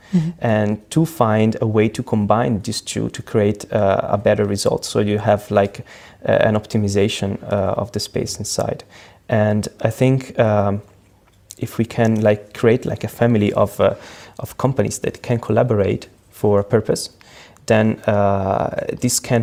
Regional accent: Italy; English is a second language; Was around going next to my hometown in Italy to companies and ask for products and materials to install into the tiny house.

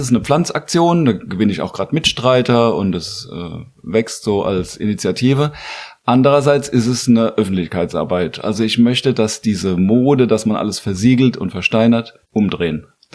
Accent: Landau, Rhineland-Palatinate, Germany; now in Mainz, Germany; Nein, aus Landau eher, kann man sagen.

